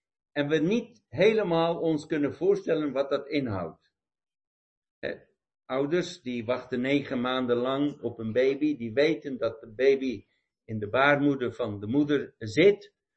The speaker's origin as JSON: {"language": "Dutch", "town": "Pretoria", "region": "Gauteng", "country": "South Africa", "tie": "born or raised there", "said": "Toen ik ben opgegroeid in Zuid-Afrika, zoals ik al eerder gezegd heb, geboren en getogen. En ik groeide op in Pretoria. En dat was zo'n 10 uur, destijds 10 uur rijden om bij de zee te komen."}